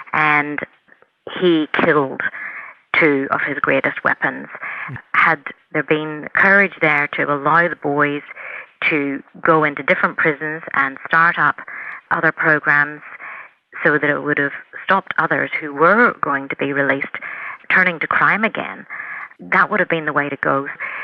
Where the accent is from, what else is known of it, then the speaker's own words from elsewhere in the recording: Northern Ireland, United Kingdom; as a person growing up in Northern Ireland